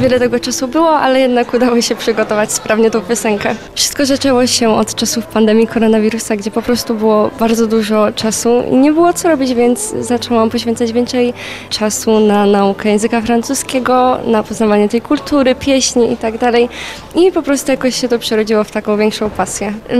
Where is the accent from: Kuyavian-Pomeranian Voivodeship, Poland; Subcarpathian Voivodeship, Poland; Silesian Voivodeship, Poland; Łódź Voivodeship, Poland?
Silesian Voivodeship, Poland; jestem ze Ślązaków.